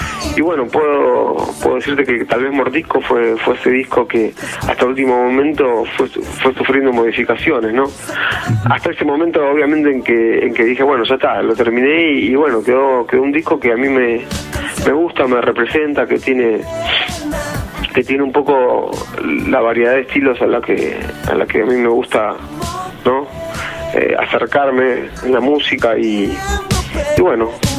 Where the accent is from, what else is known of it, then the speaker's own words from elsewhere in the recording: Argentina; soy argentino y sé lo lejano que estamos, ¿no?